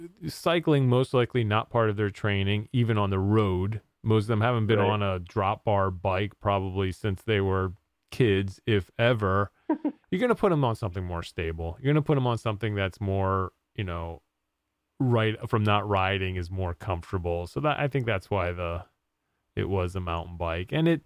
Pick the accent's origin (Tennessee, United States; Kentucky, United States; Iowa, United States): Iowa, United States; Look, I grew up in Iowa and moving to Virginia after living in Iowa, the amount of people that asked me about potatoes was, you know, I couldn't even count.